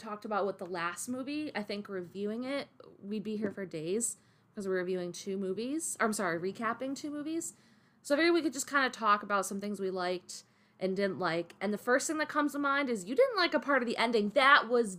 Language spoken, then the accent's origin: English; Connecticut, United States; Yeah, I grew up in Connecticut, so I'll be back in my hometown.